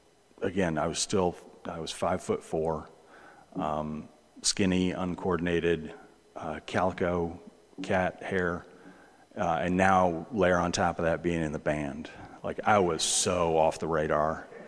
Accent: Bristol, Tennessee, United States; where I grew up was in Bristol, just the northeast corner of the state. Small town.

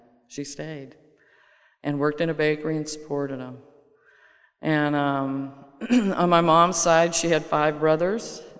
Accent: Bellevue, Washington, United States; I am the third of four children. I was raised in Bellevue, Washington. It's right outside of Seattle. When I lived there, it was a little suburb.

